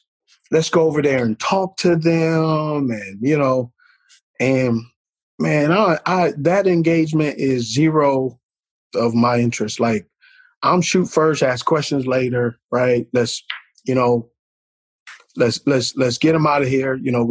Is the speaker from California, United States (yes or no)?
yes; California, United States; I grew up in California where, you know, they only showed at that time, the Raiders got blocked out.